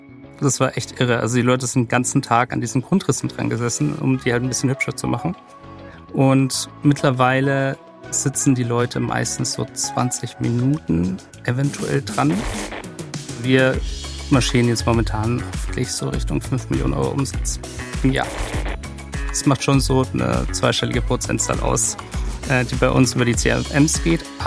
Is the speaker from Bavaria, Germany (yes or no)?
yes; Munich, Bavaria, Germany; Ich bin im Westen aufgewachsen ursprünglich und dann haben wir uns gesagt, ach Mensch, komm, wollen wir doch mal die Stadt neu erleben von einer neuen Seite. Und dann haben wir es genauso wahrgemacht und jetzt leben wir ganz im Osten von München.